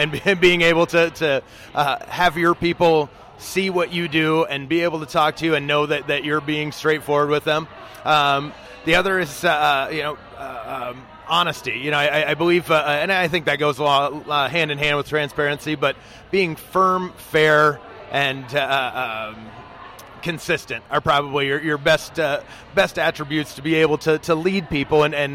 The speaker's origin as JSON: {"language": "English", "town": "Des Moines", "region": "Iowa", "country": "United States", "tie": "born or raised there", "said": "So I'm originally from Des Moines and grew up here"}